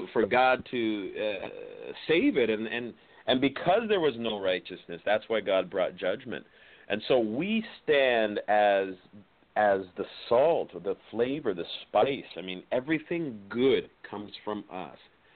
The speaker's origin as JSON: {"language": "English", "country": "Canada", "said": "I'm from Canada"}